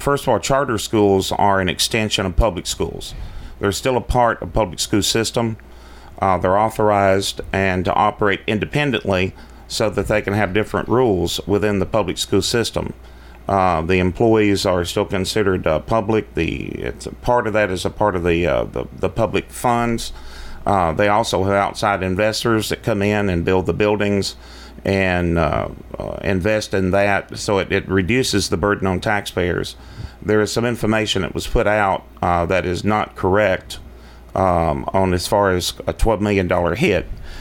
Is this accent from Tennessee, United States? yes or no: yes; Murfreesboro, Tennessee, United States; I first moved to Rutherford County when I was 7 years old, and I grew up here in Murfreesboro in Smyrna, and I've been a part of the community for a long time.